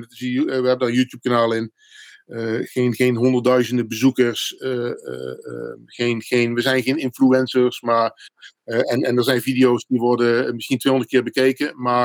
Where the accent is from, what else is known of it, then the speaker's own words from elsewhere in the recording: Eindhoven, North Brabant, Netherlands; kom uit Eindhoven, 51, lente is jong.